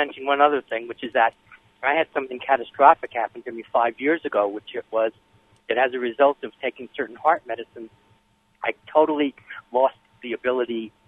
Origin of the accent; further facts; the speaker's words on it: Coney Island, New York, United States; I grew up in Coney Island, the sweet capital of the world back in the 50s.